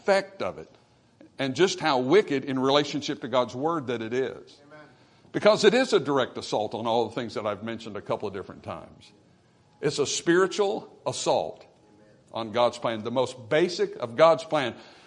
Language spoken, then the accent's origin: English; United States; Listen, I'm an American.